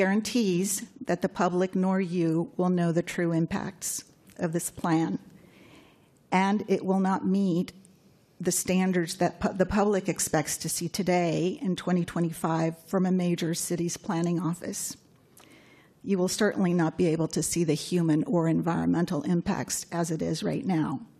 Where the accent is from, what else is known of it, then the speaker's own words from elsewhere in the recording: Brazil; English is a second language; also born or lived in Europe; now in United States; I grew up in Brazil and have lived in Europe, in countries with excellent airlines and airports.